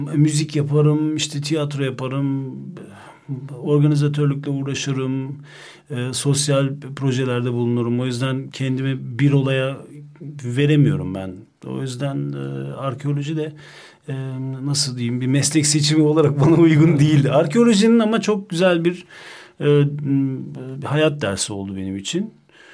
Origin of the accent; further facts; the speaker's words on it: Munich, Bavaria, Germany; Burada doğdum, burada büyüdüm.